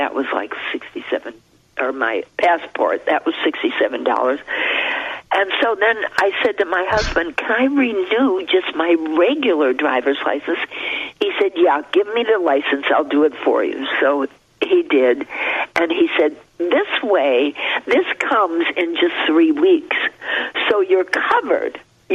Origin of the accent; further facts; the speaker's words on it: Evanston, Illinois, United States; born there; You can see I was born in Evanston, Illinois. That's on my birth certificate.